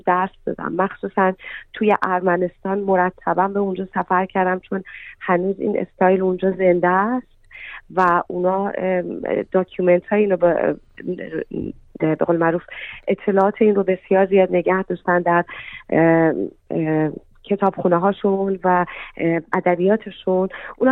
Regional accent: Iran; moved away as an adult; now in Australia; وقتی که از ایران اومدم بیرون و اومدم استرالیا

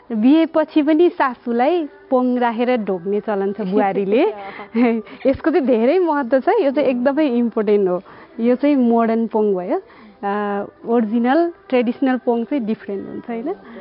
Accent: Kavre, Bagmati, Nepal; हाम्रो मेरो घर चाहिँ काभ्रे हो

